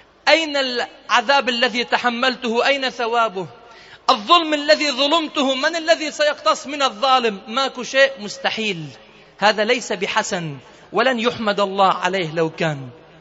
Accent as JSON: {"language": "Arabic", "country": "Lebanon", "said": "عندنا في لبنان إذا واحد مساء متعرقلة وراد يسوي شيء وما نجح معه، يقولوا فات بالحائط"}